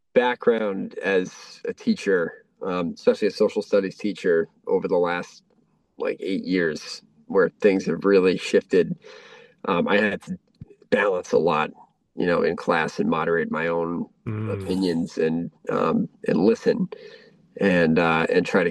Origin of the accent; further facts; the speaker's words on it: Woburn, Massachusetts, United States; now in Franklin, United States; And I grew up in Woburn